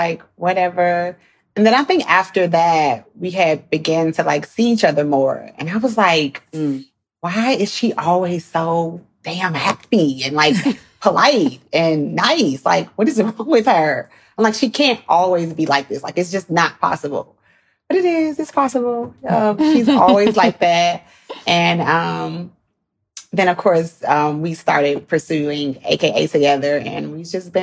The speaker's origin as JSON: {"language": "English", "town": "Chicago", "region": "Illinois", "country": "United States", "said": "But apparently I was on the phone with someone from back home. I'm from Chicago."}